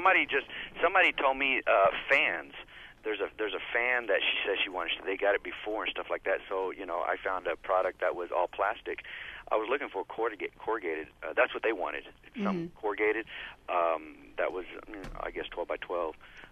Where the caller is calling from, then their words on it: Texas, United States; And by the way, howdy. We're calling from Texas.